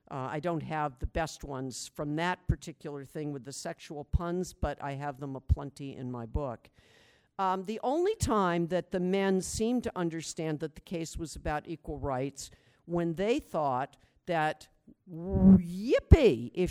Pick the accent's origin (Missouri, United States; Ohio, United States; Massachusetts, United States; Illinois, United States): Massachusetts, United States; also born or lived in Iowa City, United States; I was born in Iowa City, and we moved to Western Massachusetts, where my father took a job as a professor at UMass Amherst.